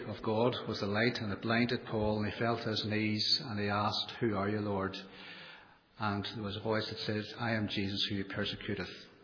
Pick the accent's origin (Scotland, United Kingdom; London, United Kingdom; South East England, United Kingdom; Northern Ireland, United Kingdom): Northern Ireland, United Kingdom; Omagh; born there; I was born in Oma to Roman Catholic parents, very, very good parents